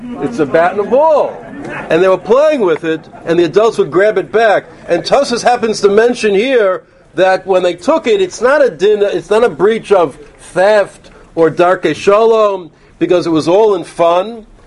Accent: Bronx, New York, United States; also born or lived in Muncie; I remember growing up in the Bronx and in Muncie, it was the same thing.

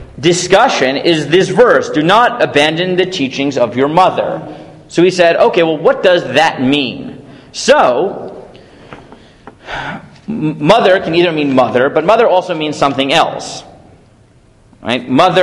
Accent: United States; I'd never heard it, but that's because I grew up in the States.

